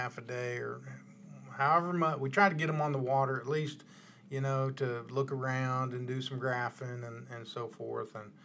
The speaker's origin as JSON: {"language": "English", "region": "Kansas", "country": "United States", "said": "I'm from Kansas, so, you know, I go back home and I fish for a week"}